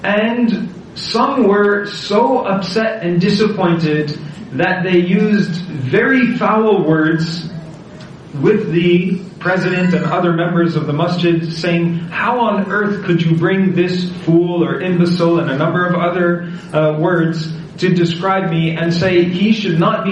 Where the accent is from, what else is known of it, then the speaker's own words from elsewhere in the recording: Montreal, Quebec, Canada; When I was in grade 10, high school, in Quebec, born and raised in Montreal, finished high school, bilingual, you name it.